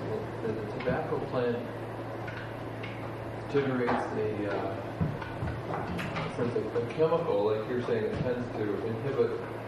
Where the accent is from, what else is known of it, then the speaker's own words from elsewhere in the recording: Toppenish, Washington, United States; I'm from Toppenish.